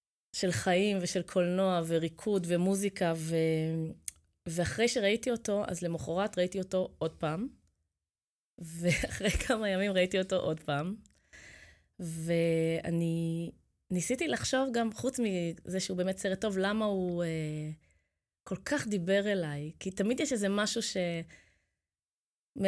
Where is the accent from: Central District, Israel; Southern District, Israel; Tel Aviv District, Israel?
Tel Aviv District, Israel; Holon; כשהייתי ילדה, גרנו בחולון, בתקופת בית הספר היסודי שלי